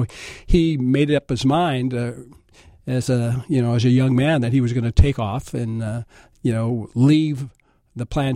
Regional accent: Seattle, Washington, United States; But, one of the things as an African-American growing up in Seattle back in those days

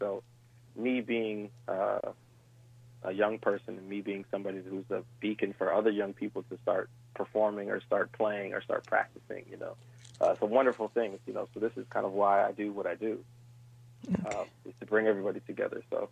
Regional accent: Connecticut, United States; He's from Connecticut. I'm also from Connecticut.

